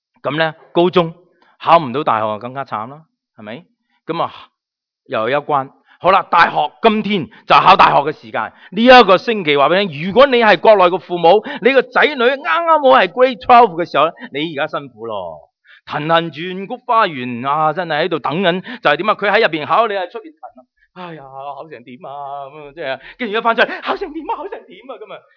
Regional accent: China; 因为我在中国长大，所以这些对于我来说很熟悉的入党党旗就是这样

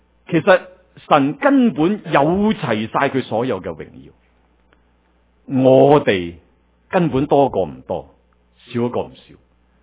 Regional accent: Guangdong, China; 我哋中国人呢就好着重呢，即係要找住个机会。特别我哋广东人有句俗话呢

